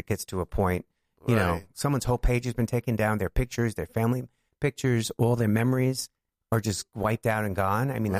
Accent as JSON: {"language": "English", "region": "New York", "country": "United States", "said": "Most of my family, I'm from New York originally, but my one brother is still on Long Island with his wife"}